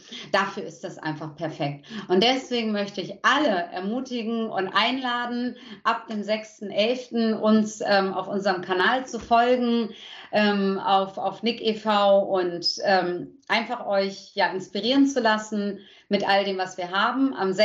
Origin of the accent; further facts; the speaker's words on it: Hamburg, Germany; Ich als Hamburgerin hoffe